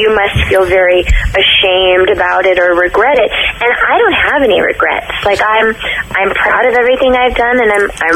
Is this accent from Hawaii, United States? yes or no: no; Texas, United States; I'm from Texas. I was going to college, and I was basically stripping my way through college